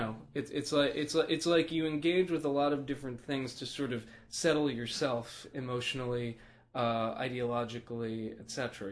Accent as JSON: {"language": "English", "town": "New York City", "region": "New York", "country": "United States", "said": "First of all, I think it's because I did grow up with them, and since I'm a New Yorker, in a sense, you know, they were always there in some way, shape, or form."}